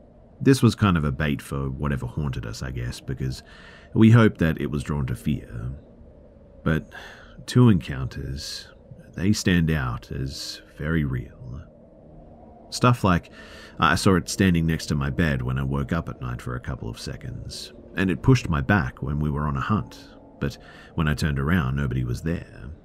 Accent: Ukraine; English is a second language; I'm from the Ukraine

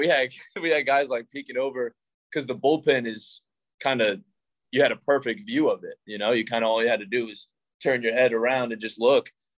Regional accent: New York, United States; I'm from New York, so.

